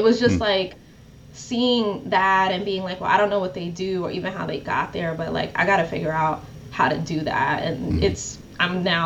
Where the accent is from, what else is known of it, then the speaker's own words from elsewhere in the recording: Bronx, New York, United States; Born and raised in the South Bronx. I grew up like five blocks from Yankee Stadium during the crack epidemic of the 1980s. Afro-Latina, so I come from a family of Black Puerto Ricans.